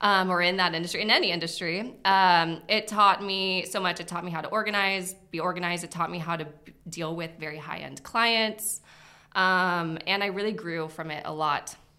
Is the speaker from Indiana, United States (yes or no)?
no; Scottsdale, Arizona, United States; now in Los Angeles, United States; So I grew up in Arizona, in Scottsdale. And I moved out to LA in 2010